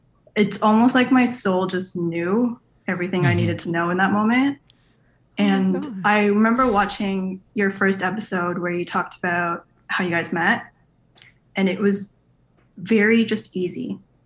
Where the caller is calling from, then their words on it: Canada; So I am 28. I am calling in from Canada.